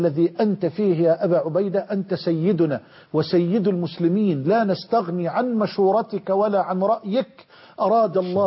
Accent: Egypt; من يعيشون معنا في مصرنا من الأقباط

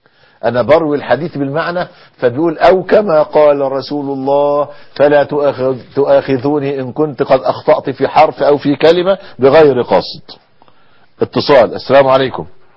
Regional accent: Egypt

